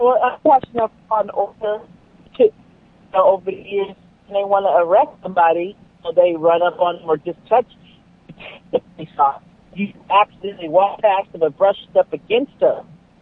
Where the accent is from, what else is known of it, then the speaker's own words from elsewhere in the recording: Los Angeles, California, United States; I grew up in South Central, assuming that I'm in a gay or was in a gay, or just being black, and that yes, I'm a single mom